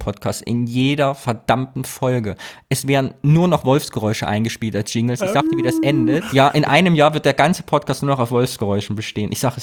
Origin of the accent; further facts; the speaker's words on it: Thuringia, Germany; Also ich komme ja auch aus Thüringen ursprünglich, ne, vom fast platten Land.